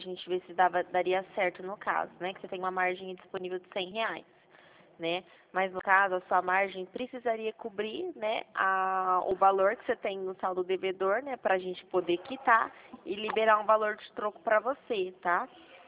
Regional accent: Dracena, São Paulo, Brazil; eu sou de Dracena, falo aqui do ladinho.

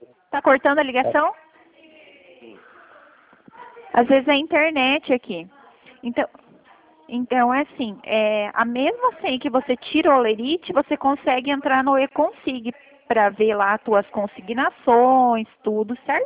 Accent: Paraná, Brazil; Do Paraná.

